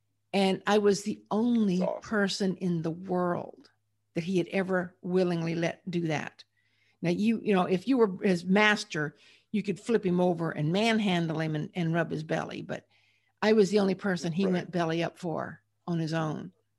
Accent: Walterboro, South Carolina, United States; And this was in South Carolina. It was in my hometown of Walterboro.

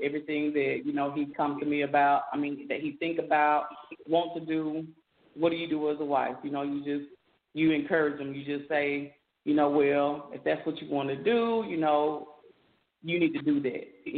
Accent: Amory, Mississippi, United States; now in Olive Branch, United States; No, not originally from Olive Branch. I'm also from Amory, Mississippi.

